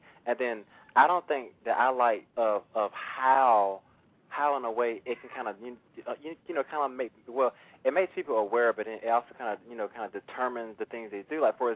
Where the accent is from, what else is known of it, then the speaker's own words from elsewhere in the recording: Durham, North Carolina, United States; I don't want to be here in my hometown and then have to worry about, you know, ooh, dagging on too much red or ooh, dagging. I mean, I don't want to live like that. And it's just silly that on Durham and Raleigh is trying to become some little gang town